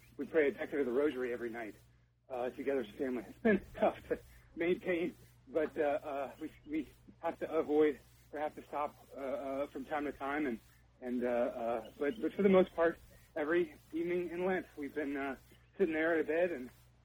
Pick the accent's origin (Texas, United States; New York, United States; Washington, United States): Texas, United States; San Antonio; I'm from San Antonio, at least fairly recently. I've been in Austin Heights for about a year